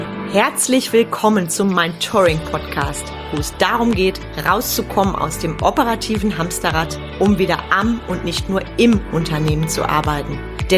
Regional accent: Bonn, North Rhine-Westphalia, Germany; born there; wohnt im wunderschönen Bonn. Übrigens auch meine Geburtsstadt, falls du das noch nicht weißt.

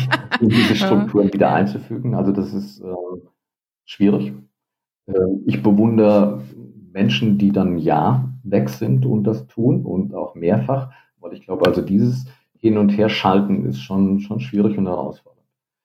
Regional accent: Hesse, Germany; Nordhessen, wo ich aufgewachsen bin

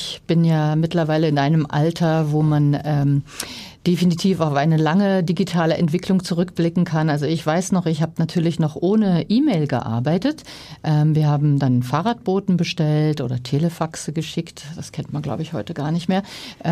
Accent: Berlin, Germany; moved away as an adult; now in United States; Ich bin mit 18 ausgewandert. Ich bin Berlinerin ursprünglich. Und ich bin im Westberlin aufgewachsen. Das war ja so die Mauerstadt, also die Insel.

